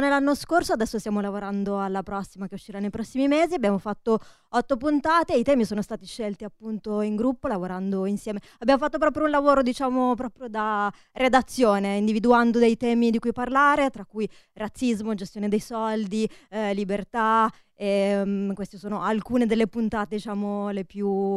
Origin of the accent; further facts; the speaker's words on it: Baranzate, Lombardy, Italy; non abito più a Baranzate, anche se sono di Baranzate, quindi ho mantenuto alcuni elementi così tipici.